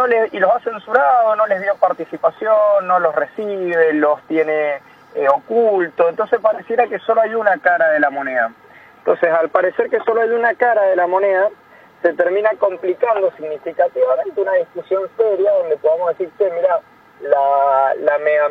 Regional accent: Las Heras, Mendoza, Argentina; Yo soy de Las Heras, pero bueno, por la actividad que uno abraza, anda por muchos lugares

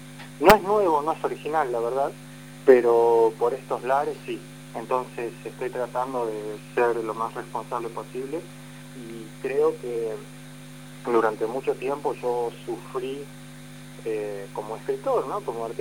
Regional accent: Tartagal, Salta, Argentina; Y yo, que bueno, por mi parte soy de Tartagal y voy con una novela también.

